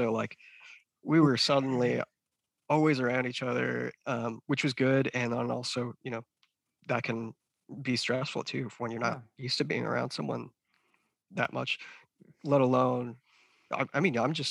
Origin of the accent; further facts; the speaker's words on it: United States; I grew up not far from where you're at. I grew up in Brown County out in the woods. So my parents live out in the woods